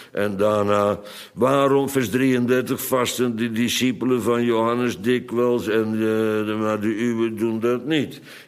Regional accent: Bodegraven, South Holland, Netherlands; Bij ons in Bodegraven vroeger, in mijn dagen als kind, gebeurde dat ook.

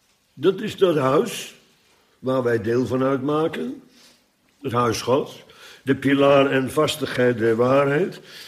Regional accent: Netherlands; Maar u en ik, wij zijn Nederlanders. Wij maken deel uit van de Nederlandse samenleving.

